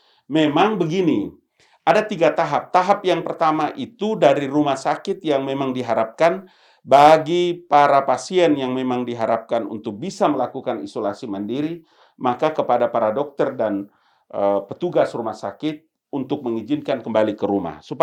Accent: Fakfak, West Papua, Indonesia; born there; Bentuni itu di Papua Barat, di Kabupaten Fakfak, tempat kelahiranku, di desa ibuku, di Bentuni, di Kokas.

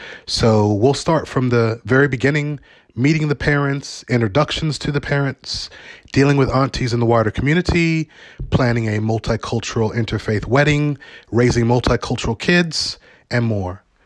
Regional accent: United States; Did I mention I'm Ugandan American, my wife is Indian, and we have two beautiful mixed race children?

